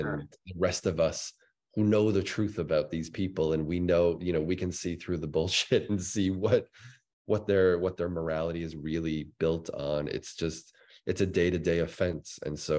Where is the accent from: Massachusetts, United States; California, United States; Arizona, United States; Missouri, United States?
Massachusetts, United States; Wareham; now in Miami, United States; So I grew up in a town called Wareham, Massachusetts, on the south coast of Massachusetts, meaning just before you get onto Cape Cod. And I live in Miami now